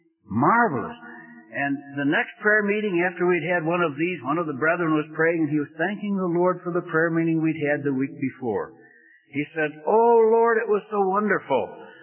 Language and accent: English; Scotland, United Kingdom; because I'm a Scotsman, so I have a bunch of dollars